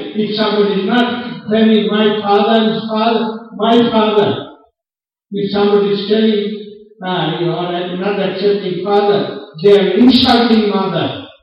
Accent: India; I'm also from India.

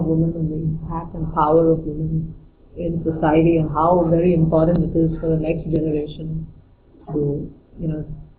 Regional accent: India; we all have very nice value systems that come from just growing up in India.

